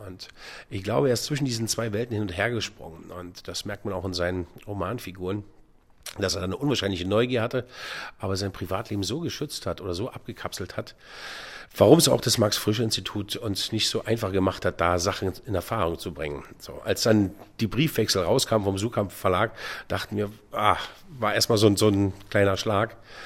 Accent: Berlin, Germany; accent: Berlin dialect; Oh Gott, ich bin Berliner, mein Berlinern ist schon ganz kräftig.

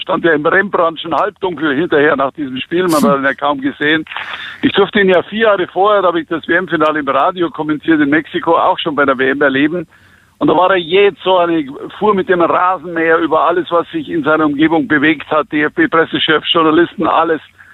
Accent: Munich, Bavaria, Germany; born there; für uns als Bajuwaren, als gebürtigen Münchner

